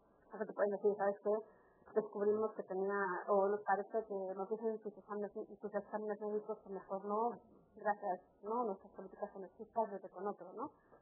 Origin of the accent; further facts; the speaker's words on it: Spain; como soy española, se me discrimina